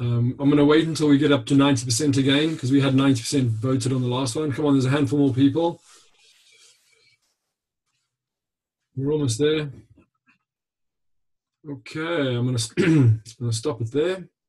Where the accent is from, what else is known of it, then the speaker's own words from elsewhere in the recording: Durban, KwaZulu-Natal, South Africa; Yeah, South Africa. Hi, Jed. I'm from Durban.